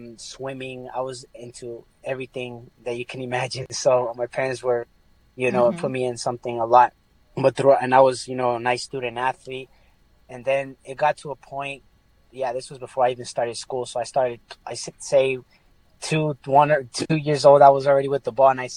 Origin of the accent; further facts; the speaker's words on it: Atlanta, Georgia, United States; So my family is from Colombia, my mom's side, and my dad's side is from Mexico, and I grew up in Atlanta, Georgia.